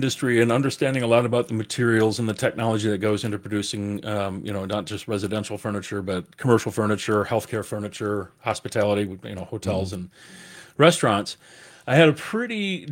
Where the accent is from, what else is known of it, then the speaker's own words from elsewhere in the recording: Edgerton, Wisconsin, United States; now in Madison, United States; I grew up in Edgerton, just south of here.